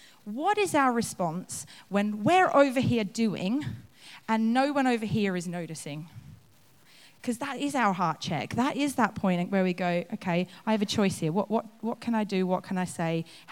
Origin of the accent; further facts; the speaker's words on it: Australia; Now, I'm Australian. I don't know whether you guys think Australians exaggerate things